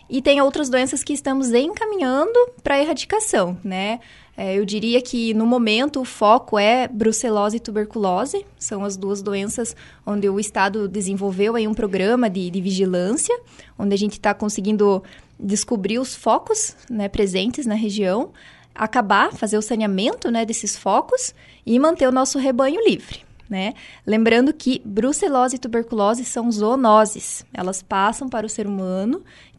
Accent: Porto União, Santa Catarina, Brazil; faz um mês que eu consegui a transferência aqui para Porto União, né, voltei para minha terrinha

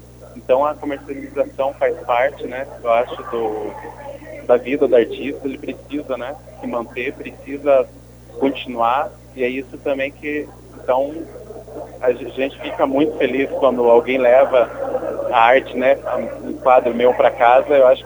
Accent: União da Vitória, Paraná, Brazil; Que eu nasci e cresci aqui na União, morei até 2002 aqui.

